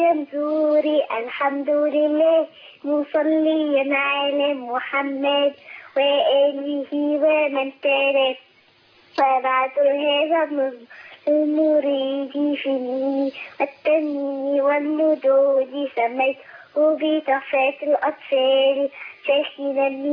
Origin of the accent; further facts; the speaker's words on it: Alexandria, Alexandria Governorate, Egypt; من اسكندريه